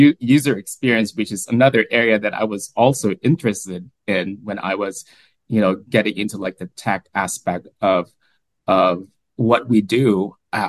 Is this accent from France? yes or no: no; Philippines; now in United States; I am, as what Patricia mentioned, I am also a Filipino American. I came here to the United States in 2007